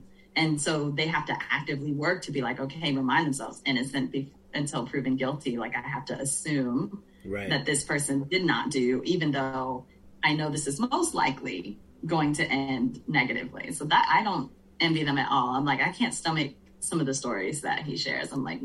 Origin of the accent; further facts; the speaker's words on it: Virginia, United States; You know, I grew up down the street from an officer. The small town I grew up in Virginia, you know, we had 12 people on the force